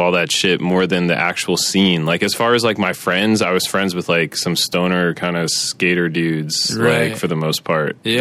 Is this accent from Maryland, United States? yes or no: yes; Silver Spring, Maryland, United States; I mean, I was born in Silver Spring or Kent Mill, like all around that area.